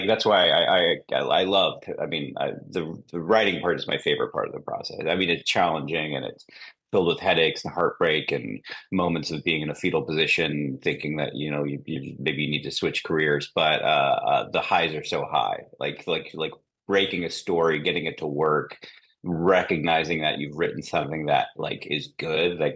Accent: Omaha, Nebraska, United States; So I'm originally from Omaha, Nebraska. I'm not from a film family.

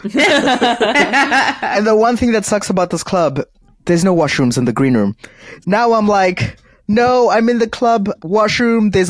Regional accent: Zimbabwe; also born or lived in South Africa; Okay, so I grew up in Zimbabwe and South Africa.

